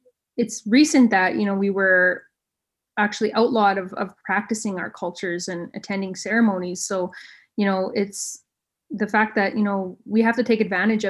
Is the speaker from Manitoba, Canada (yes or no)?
yes; Manitoba, Canada; I'm Cree Ojibwe from Peguis First Nation.